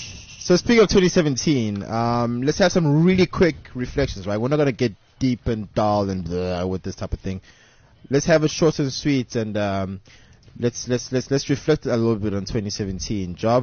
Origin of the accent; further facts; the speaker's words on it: Benoni, Gauteng, South Africa; I mean, I'm from Benoni, okay?